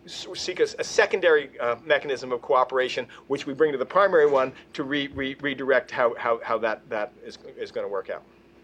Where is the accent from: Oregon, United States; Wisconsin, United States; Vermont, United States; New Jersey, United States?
Vermont, United States; I'm from Vermont. We like that kind of stuff, right?